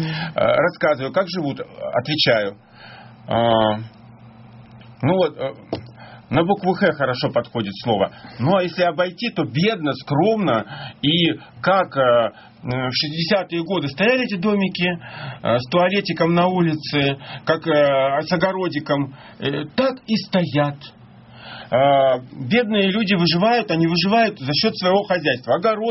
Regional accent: Kultuk, Irkutsk Oblast, Russia; born there; Я родился на Байкале именно в этом месте, в Култуке.

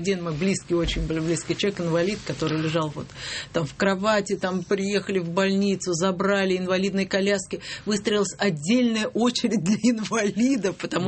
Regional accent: Moscow, Russia; born there; Я родилась в Москве, в Черемушках.

